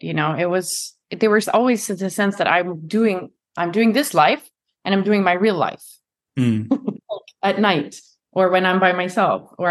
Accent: Sweden; I grew up in Sweden

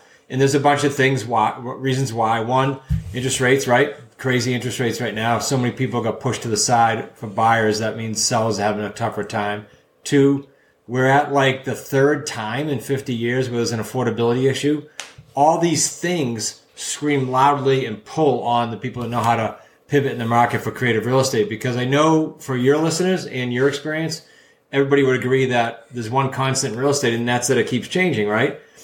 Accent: New England, United States; I'm from New England. I can go quickly, Brandon.

